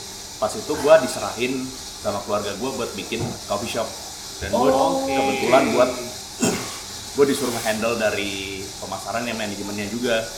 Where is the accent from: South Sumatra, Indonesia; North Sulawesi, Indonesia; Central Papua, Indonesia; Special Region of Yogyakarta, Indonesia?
Special Region of Yogyakarta, Indonesia; Yogyakarta; Karena gue secara gue orang Jogja, gue mesti mau gak mau.